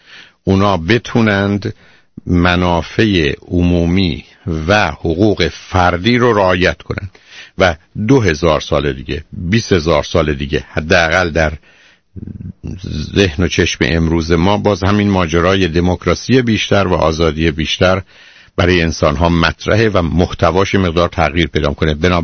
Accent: Iran; به عنوان یه ایرانی

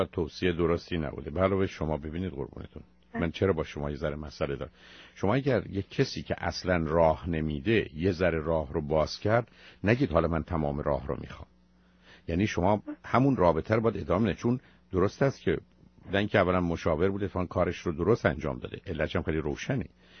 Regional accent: Iran; خب ما ایرانی هستیم، ژاپنی هم من بلد نیستم، شما بلد نیستید، من فارسی حرف میزنم.

